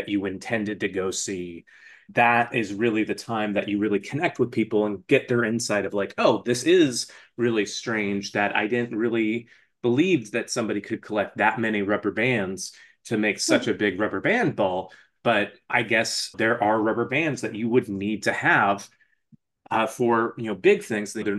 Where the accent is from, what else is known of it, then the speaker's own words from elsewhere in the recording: Arizona, United States; You know, on family road trips, I was the one that growing up in Arizona, that was always insistent on stopping at every roadside attraction that we could.